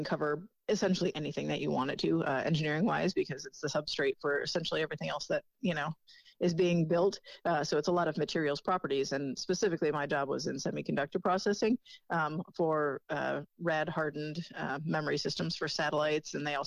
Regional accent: Michigan, United States; I grew up in Michigan. Everybody in Michigan, not everybody, but a very large majority of people work for one of the auto industries.

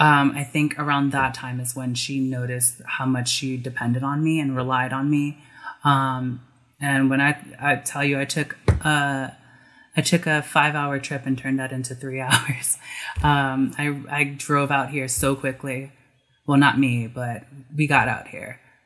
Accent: New York, United States; So I've noticed that having the pleasure of being born here, I've been able to be around a bunch of different influences, a bunch of different cultures, perspectives.

